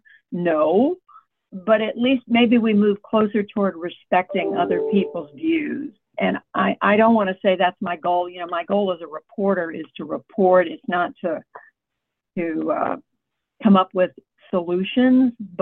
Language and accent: English; Oklahoma, United States; born there; also born or lived in Germany / Taiwan / Georgia / North Carolina; now in Washington, United States; I was raised as a military brat. My father was in the Army. We lived around the world. I was born in Oklahoma, but we lived in Germany and Taiwan and a number of Army bases around the United States.